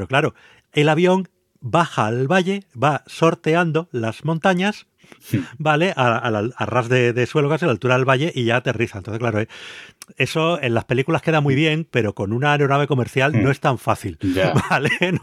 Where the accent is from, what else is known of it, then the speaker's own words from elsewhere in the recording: Canary Islands, Spain; A ver, yo es que soy canario.